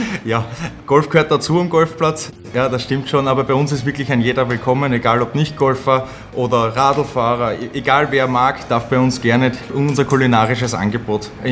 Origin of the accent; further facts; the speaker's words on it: Vienna, Austria; Ich bin in Wien aufgewachsen, mein Vater wohnt in Korneuburg, dadurch habe ich auch den Bezug zu Korneuburg